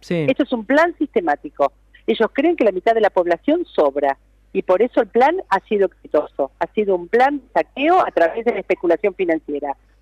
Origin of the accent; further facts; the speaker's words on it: La Plata, Buenos Aires Province, Argentina; Pero será un placer, saben que soy platense.